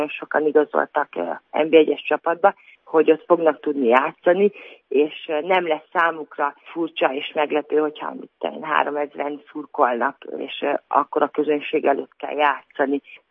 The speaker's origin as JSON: {"language": "Hungarian", "country": "Hungary", "said": "Hát magyarként szenzációs dolog hazai közösség előtt játszani"}